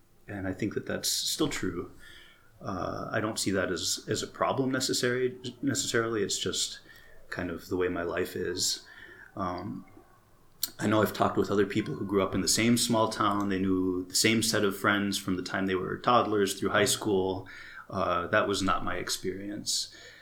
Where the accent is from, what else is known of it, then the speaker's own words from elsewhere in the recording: Minneapolis, Minnesota, United States; So I really consider the Twin Cities, especially Minneapolis, to be my hometown, if anywhere is.